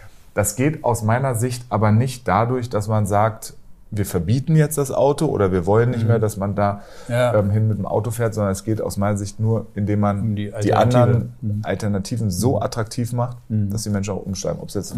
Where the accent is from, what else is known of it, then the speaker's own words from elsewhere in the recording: Hanover, Lower Saxony, Germany; Als Hannoveraner